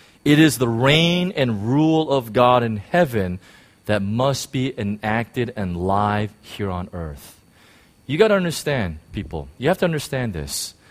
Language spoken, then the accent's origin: English; United States; I grew up in the United States, and we saw television programs all the time